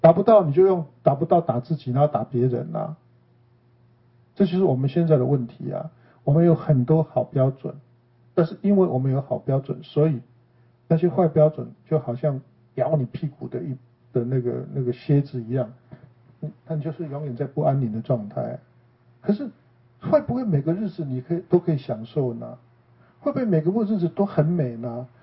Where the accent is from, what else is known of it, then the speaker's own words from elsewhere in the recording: Taiwan; now in United States; 因为我是成长在台湾的乡间嘛